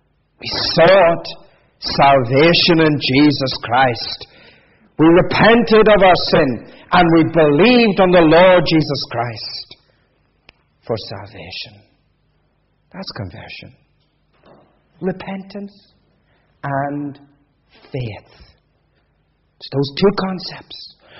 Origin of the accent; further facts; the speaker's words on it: Ireland; accent: Irish; growing up in Ireland, with an accent like this, you knew exactly which country I was from. We were very religious people. We went to Roman Catholic Mass sometimes more than once a week.